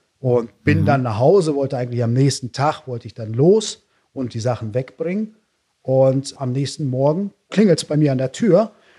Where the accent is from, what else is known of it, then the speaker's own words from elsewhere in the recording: Russia; Mich erstmal orientieren, dann als, ich sag's mal so, als Russe in dem Sinne dann auch dort bei den Russen irgendwie anzukommen